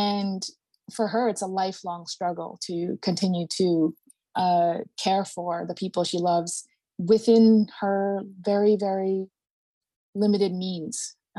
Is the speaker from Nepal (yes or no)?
yes; Nepal; growing up in Nepal, I had a lot of books